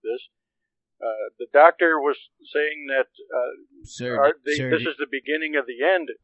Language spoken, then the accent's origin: English; Wheaton, Illinois, United States; Well, I mean, I'm from Wheaton, Illinois.